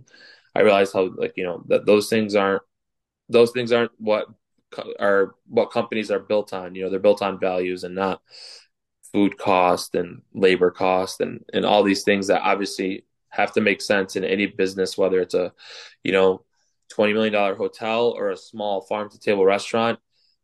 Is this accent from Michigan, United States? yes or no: yes; Farmington Hills, Michigan, United States; also born or lived in Livonia; I never grew up in Dearborn, and I grew up in Farmington Hills in Livonia.